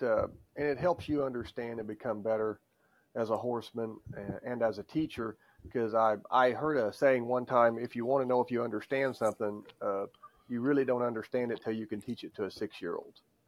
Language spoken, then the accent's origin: English; Powell, Missouri, United States; I was raised not far from right here where I'm at right now, in a town called Powell, Missouri. Powell, Missouri has really nothing but a post office.